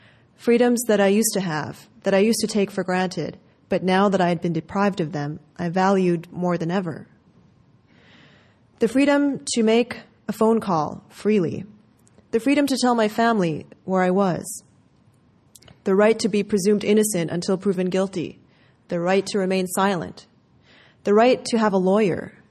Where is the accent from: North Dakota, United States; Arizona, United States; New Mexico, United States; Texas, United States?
North Dakota, United States; Fargo; also born or lived in England; I went back to Fargo, North Dakota, my hometown, to report.